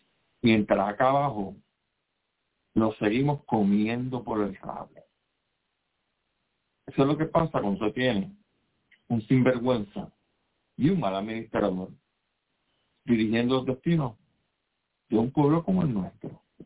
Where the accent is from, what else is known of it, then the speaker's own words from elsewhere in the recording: Puerto Rico; como decimos un puertorriqueño